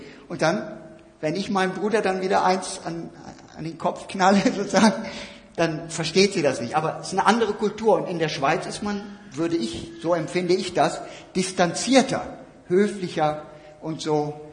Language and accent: German; Lower Saxony, Germany; Wenn meine Kinder und meine Frau heimkommen zu mir nach Norddeutschland, ich komme aus der Lüneburger Heide